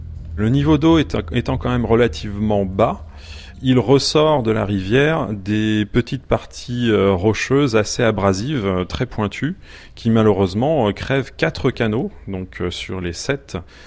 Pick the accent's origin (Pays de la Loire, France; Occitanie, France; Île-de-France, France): Occitanie, France; Gramat; j'ai 39 ans. J'ai grandi dans le Lot, à Gramma, une petite commune, non loin de Rocamadour et du gouffre de Padirac.